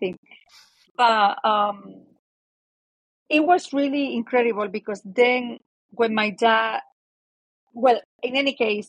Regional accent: Spain; I forgot to say I'm from Spain and all of my family is in Spain.

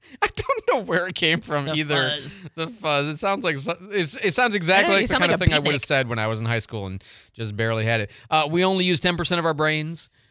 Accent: Chicago, Illinois, United States; and that one was especially problematic because I grew up in Chicago.

